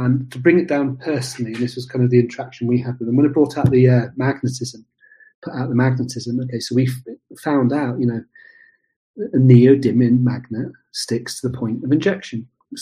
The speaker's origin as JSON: {"language": "English", "country": "United Kingdom", "said": "because, you know, we're British and we've got this great organisational thing and trust, open, transparency, freedom and everything else."}